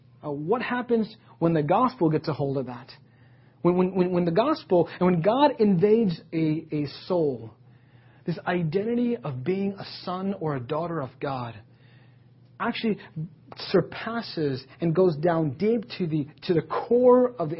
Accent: India; Like, I valued being Indian, but there was a deeper identity that I had, which was being a musician, right?

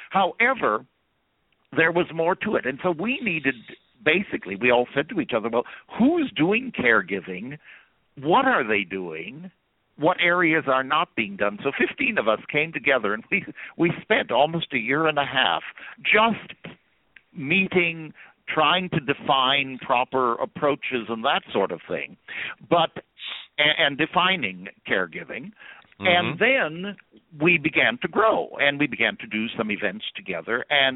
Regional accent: New York City, New York, United States; I am a New Yorker who can say, that's not for me.

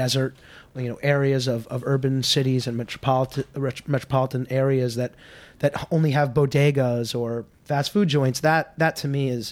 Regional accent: New York City, New York, United States; also born or lived in New Orleans; I'm from New York City and born and raised in Manhattan. And I went to school down in New Orleans.

